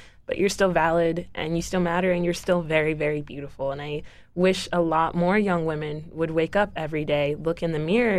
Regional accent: Maryland, United States; I grew up in Howard County, Maryland, which is not a very diverse place at all

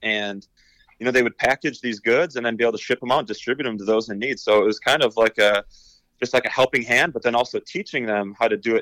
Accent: Edgerton, Wisconsin, United States; I'm hosting my own football camp in my hometown of Edgerton, Wisconsin.

